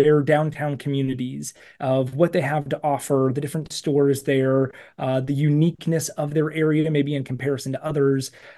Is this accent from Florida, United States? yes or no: no; Cleveland, Ohio, United States; And I grew up in the Cleveland area. There's so many great downtown areas in right around you.